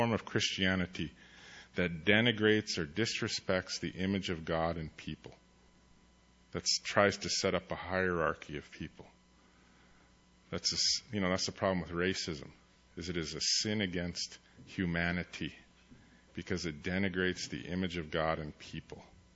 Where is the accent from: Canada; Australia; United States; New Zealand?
Canada; first language Cree; English is a second language; My mother tongue is Cree, but I have lost my own language. So when I would go up in northern Alberta, I used an interpreter.